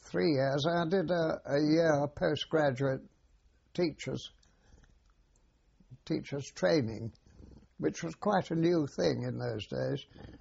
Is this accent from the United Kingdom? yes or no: yes; Stanford, South East England, United Kingdom; born there; I was born in East Kent.